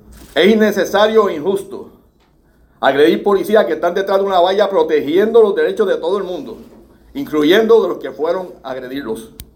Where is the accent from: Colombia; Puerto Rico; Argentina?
Puerto Rico; Somos parte de este pueblo, somos parte de Puerto Rico, vivimos en Puerto Rico